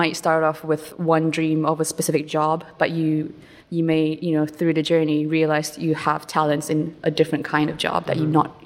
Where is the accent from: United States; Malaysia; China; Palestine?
Malaysia; moved away as an adult; now in United Kingdom; I am born and bred in Malaysia. So at 19 years old, I come to the UK for to study animation